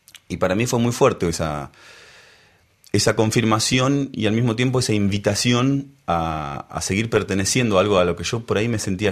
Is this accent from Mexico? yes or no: no; Buenos Aires, Argentina; moved away as an adult; now in Paris, France; hasta ese momento yo vivía en Buenos Aires, y si bien ya había comenzado mis primeros pasos en mi país, en los teatros de Buenos Aires